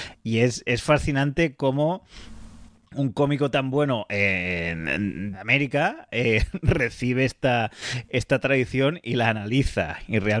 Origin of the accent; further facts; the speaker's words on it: Catalonia, Spain; yo soy catalán, entonces los catalanes tenemos una gran tradición escatológica